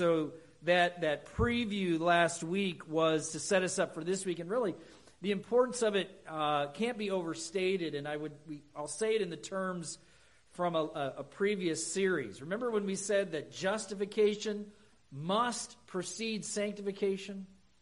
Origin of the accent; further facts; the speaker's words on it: Colorado, United States; all those memories from growing up in Colorado came flooding back